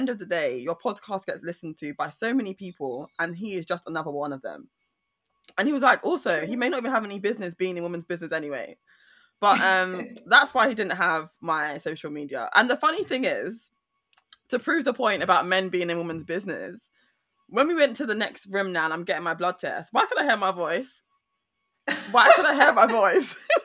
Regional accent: Jamaica; I'm Jamaican. Don't you know we have nicknames?

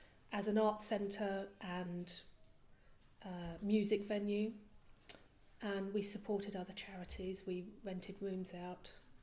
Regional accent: Belgium; I was about eight and I was living in Belgium. I was brought up in Belgium

